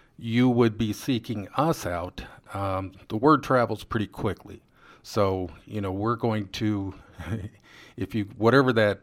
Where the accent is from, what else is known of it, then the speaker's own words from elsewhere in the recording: Pella, Iowa, United States; Well, I'm from Pella, and thank you, Mike, for having me. I went to Central College. Did business for many years in Pella, done many things in Pella.